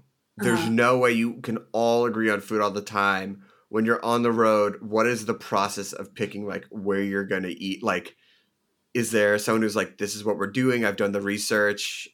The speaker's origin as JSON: {"language": "English", "town": "Philadelphia", "region": "Pennsylvania", "country": "United States", "tie": "born or raised there", "said": "I grew up with Scrapple in Philadelphia"}